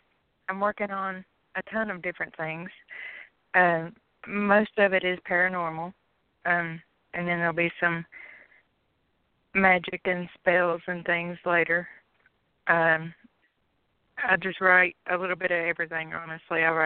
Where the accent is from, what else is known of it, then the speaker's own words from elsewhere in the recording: Virginia, United States; I'm from Virginia. I've always been here.